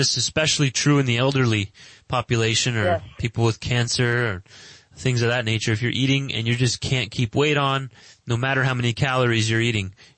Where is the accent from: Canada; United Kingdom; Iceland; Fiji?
Canada; you know that I'm from Canada.